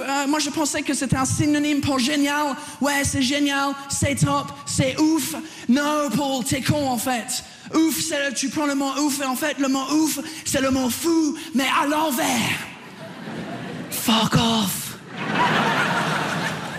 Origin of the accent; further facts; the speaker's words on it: England, United Kingdom; French is a second language; now in France; Je viens pas d'ici. Je viens de l'Angleterre.